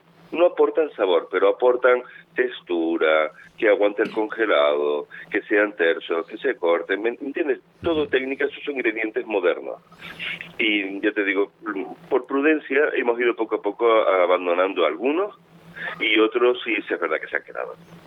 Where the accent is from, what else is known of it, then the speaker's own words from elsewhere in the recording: Canary Islands, Spain; Y el gofio, que es el alimento que nos identifica como canarios